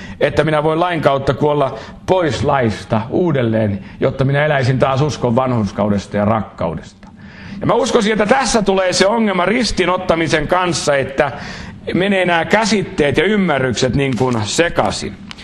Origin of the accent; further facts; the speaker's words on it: Israel; Finnish is a second language; now in Finland; Mä oon Israelista tullut